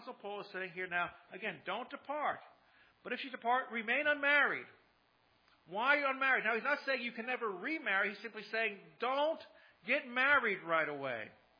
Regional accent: New Jersey, United States; My wife left her family to follow me back to my hometown to stay in New Jersey. We've been here for 32 years.

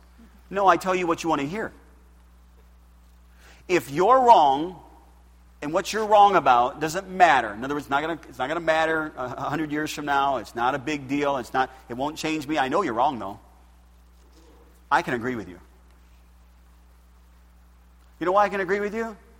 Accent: United States; I'm not Italian. I'm American.

